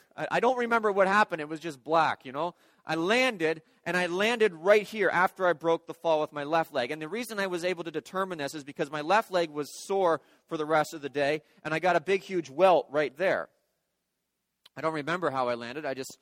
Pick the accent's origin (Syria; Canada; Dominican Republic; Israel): Canada; Guelph, Ontario; also born or lived in Kentucky, United States; We're originally from Guelph. My wife and I grew up in Guelph. We spent 4 years in Kentucky, spent a year in Louisville.